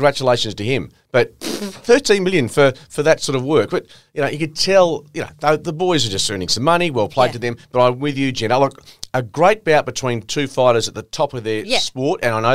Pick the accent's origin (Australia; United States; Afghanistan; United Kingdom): Australia; as an Australian